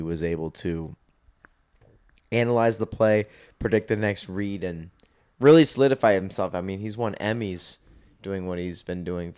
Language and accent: English; Rochester Hills, Michigan, United States; And growing up in Rochester Hills has been the biggest blessing, because that was just another Sunday to us.